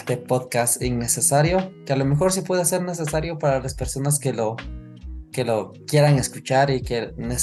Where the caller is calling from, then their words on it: Quito, Pichincha, Ecuador; Les saludo desde Quito, Ecuador. Tengo 39 años